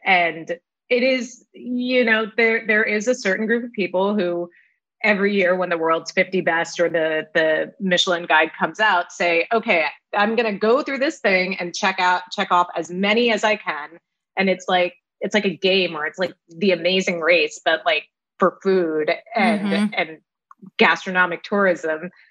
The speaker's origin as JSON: {"language": "English", "region": "South India", "country": "India", "said": "I'm South Indian. My mother grew up outside of Bangalore, and my father grew up in Trivandrum, which is the southernmost city in India."}